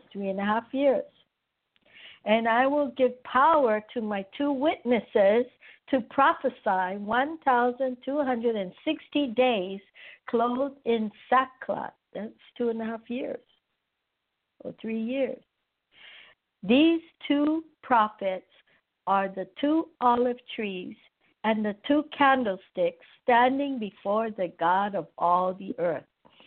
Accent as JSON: {"language": "English", "town": "Honolulu", "region": "Hawaii", "country": "United States", "tie": "born or raised there", "said": "I came from Hawaii, and when I was a little girl, we used to pass the freeway, and right off of the freeway in the town of in Honolulu, they had a church there"}